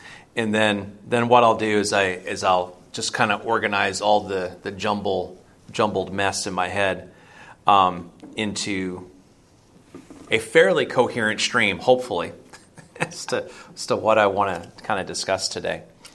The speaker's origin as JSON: {"language": "English", "town": "Cocoa", "region": "Florida", "country": "United States", "tie": "born or raised there", "said": "where I grew up in Cocoa, Florida, my high school was probably 60-40 white-black."}